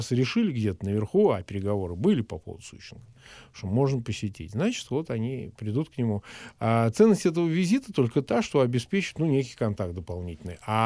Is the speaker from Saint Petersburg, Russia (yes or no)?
no; Samara Oblast, Russia; born there; moved away; Я сам из Самарской области родился, когда-то, но я давно уехал.